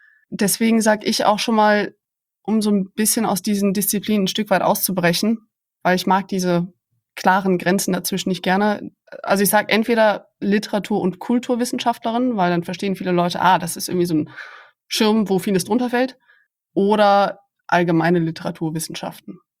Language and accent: German; Aachen, North Rhine-Westphalia, Germany; moved away as an adult; also born or lived in Netherlands; Ich bin Öschermätsche, also ich komme aus Aachen, bin also durch und durch Rheinländerin. Dann hat es mich für mein Studium aber erstmal in die Niederlande verschlagen. Das heißt, ich war 5 Jahre in Maastricht und Leiden.